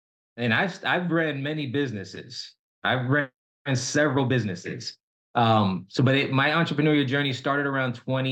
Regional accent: New Jersey, United States; moved away as an adult; now in Clarksville, United States; I'm born and raised in New Jersey. So I left New Jersey to join the military and then came back and out of the Army and went back to New Jersey.

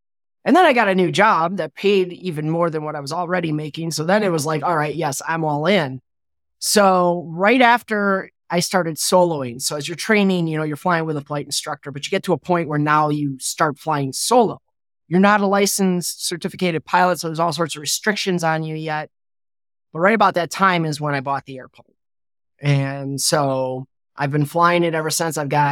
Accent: Milwaukee, Wisconsin, United States; I grew up in Milwaukee, about a mile away from a municipal airport where they did flight training.

